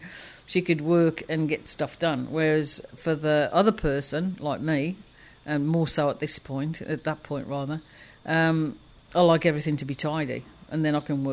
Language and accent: English; England, United Kingdom; I mean, I was brought up in England.